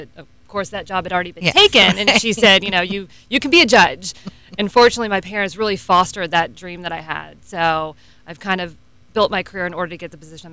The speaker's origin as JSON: {"language": "English", "region": "Florida", "country": "United States", "tie": "born or raised there", "said": "I grew up in Brevard County. I actually went to Hoover and Sada at high school, and I attended the University of South Florida over in Tampa."}